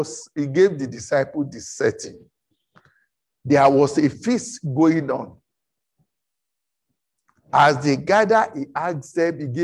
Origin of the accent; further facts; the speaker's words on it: Nigeria; first language Yoruba; English is a second language; I heard some people speaking Yoruba. That's my mother tongue in another word.